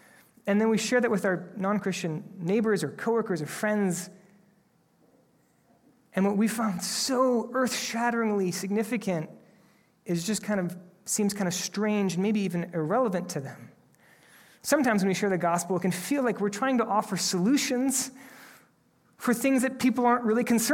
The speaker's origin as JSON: {"language": "English", "town": "Rochester", "region": "New York", "country": "United States", "tie": "born there", "said": "I know that I was born on April 6, 1987 in Rochester, New York."}